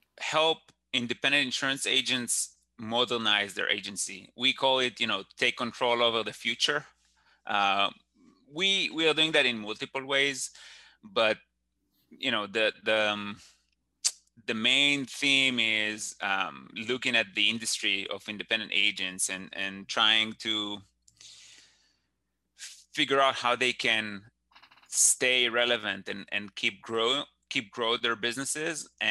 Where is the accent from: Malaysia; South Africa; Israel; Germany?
Israel; English is a second language; moved away as an adult; now in United States; So about my background, I'm originally from Israel. So up front out there, the accent and the messed up words.